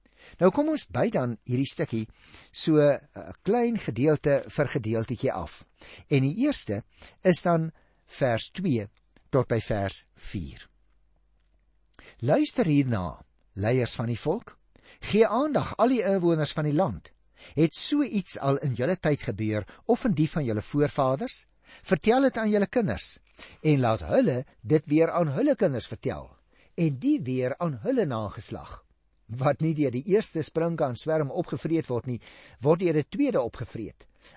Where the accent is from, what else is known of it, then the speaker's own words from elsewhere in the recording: Western Cape, South Africa; ek in die Boland groot geword het en daar kry mens mos nie regtig sprinkaanpla nie. Maar toe ek my eerste gemeente gekom het in Kroonstad, daar in Kroonenwil Noord